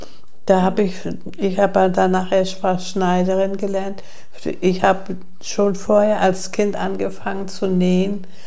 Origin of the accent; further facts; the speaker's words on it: Gelsdorf, Rhineland-Palatinate, Germany; ich bin in Gelsdorf aufgewachsen